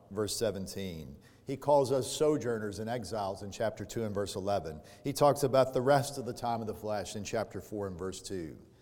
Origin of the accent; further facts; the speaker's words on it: United States; I'm an American. I stand out like a sore thumb.